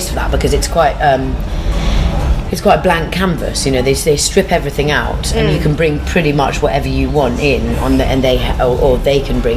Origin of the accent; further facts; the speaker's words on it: East of England, United Kingdom; But it was lovely growing up in Norfolk. It was really, really nice.